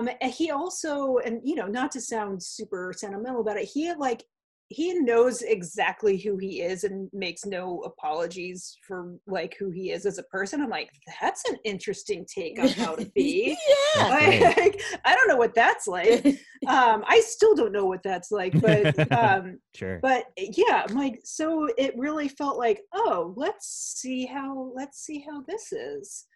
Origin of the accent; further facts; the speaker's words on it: Hartford, Connecticut, United States; I grew up near Hartford, Connecticut.